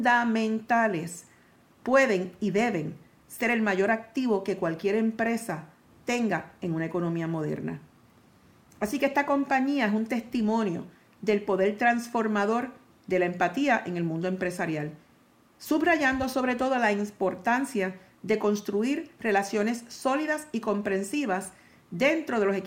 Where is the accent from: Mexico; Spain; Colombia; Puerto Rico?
Puerto Rico; Y como latinos, como puertorriqueños, sabemos que somos bien apasionados sobre nuestras convicciones